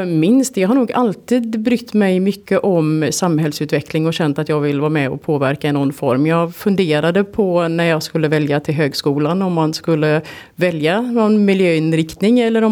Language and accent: Swedish; Gothenburg, Västra Götaland County, Sweden; now in Västerås, Sweden; jag är inflyttad västeråsare, kom hit 2011. Tidigare från början kom jag från Göteborg, har bott ner på västkusten men har tillbringat ganska många år utomlands däremellan också.